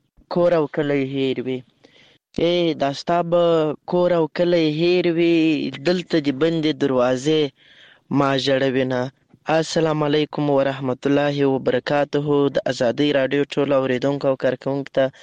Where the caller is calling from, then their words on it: Lashkar Gah, Helmand, Afghanistan; accent: Helmandi; له هلمند مرکز لشکرګاه ښاره.